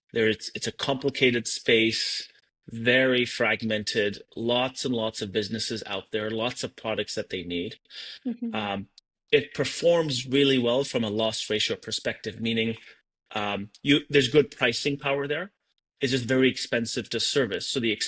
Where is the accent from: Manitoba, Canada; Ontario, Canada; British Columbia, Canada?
Ontario, Canada; Toronto; I grew up in Toronto, so I knew a lot about the Canada. I worked in the US, I worked in the UK.